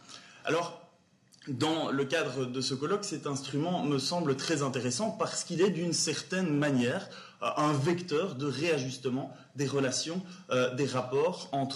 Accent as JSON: {"language": "French", "country": "Belgium", "said": "non seulement parce que je suis belge"}